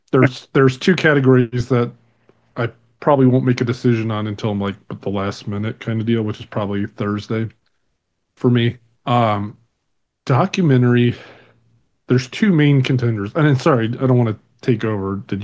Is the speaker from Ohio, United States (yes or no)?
yes; Ohio, United States; Don't make fun of me. I'm from Ohio.